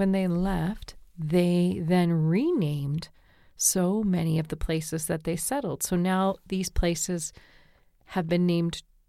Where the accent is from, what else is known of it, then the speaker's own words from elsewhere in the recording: New Brunswick, Canada; Well, near where I did some of my growing up in New Brunswick, over the border, there was Calais, Maine